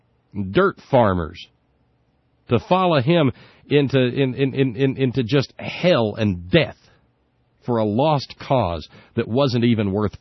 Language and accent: English; Deep South, United States; I am the only 5 nights a week worldwide talk radio host who was born and raised in the Deep South.